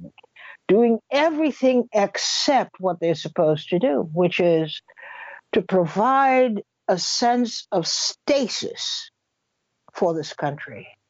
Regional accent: New York, United States; Well, I come from New York, so maybe that pretty much prestates my prejudice.

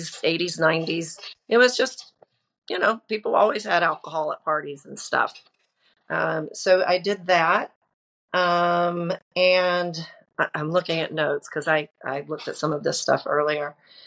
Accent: Charlotte, North Carolina, United States; I am looking forward to a big birthday in August. I'm going to be 60 years old. I grew up in Charlotte, North Carolina, and I was an only child.

